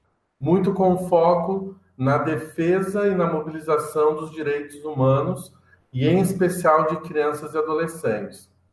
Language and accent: Portuguese; Lages, Santa Catarina, Brazil; Sou catarinense, da Serra aí, catarinense, sou lagiano